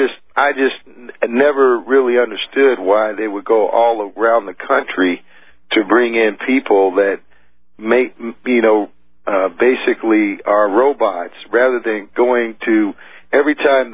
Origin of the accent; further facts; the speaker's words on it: Portland, United States; I grew up in Portland and I was a Boy Scout, and we were taught to help old ladies across the street